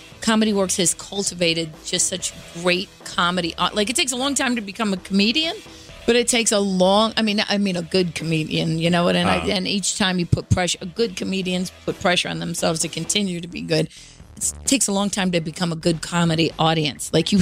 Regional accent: Cleveland, Ohio, United States; I'm from Cleveland.

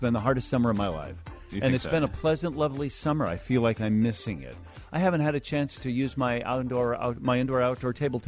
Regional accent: Minooka, Illinois, United States; Look, I grew up in Manuka. I was the president of the 1977 Manuka High School French Club.

